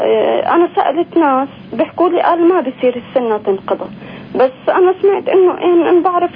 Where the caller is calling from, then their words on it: Nablus, West Bank, Palestine; من نابلس.